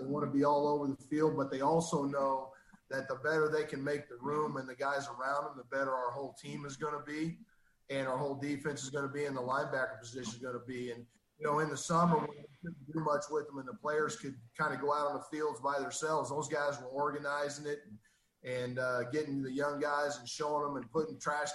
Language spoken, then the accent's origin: English; Midwest, United States; You know, as a youngster growing up in the Midwest and playing football and playing out in the backyard and stuff